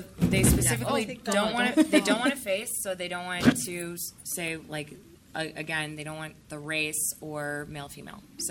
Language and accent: English; the South, United States; I come from the South